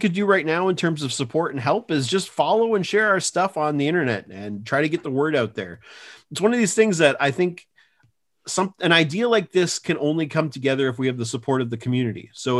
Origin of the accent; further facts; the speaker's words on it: Maidstone, Ontario, Canada; I grew up in Maidstone, Ontario.